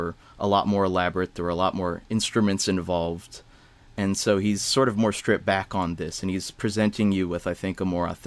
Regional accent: Hodgenville, Kentucky, United States; So I'm from Kentucky, a small 3,000-person town called Hodgenville.

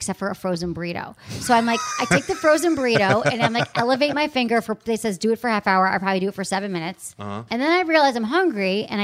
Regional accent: South Africa; I grew up in South Africa.

